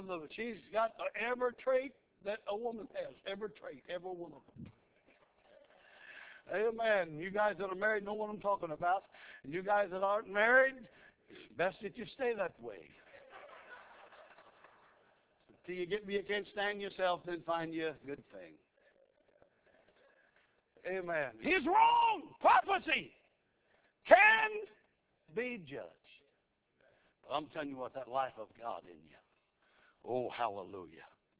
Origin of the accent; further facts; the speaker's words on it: Missouri, United States; But I've not seen any of it, and I'm from Missouri, and I want to see it.